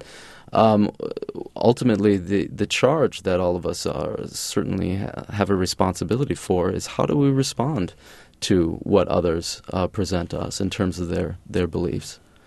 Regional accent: Massachusetts, United States; also born or lived in Minnesota; But I was born in Massachusetts and moved to Minnesota, where my mother and father sort

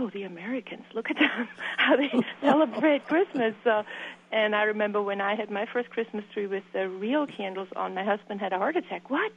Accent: Germany; And I'm from Germany.

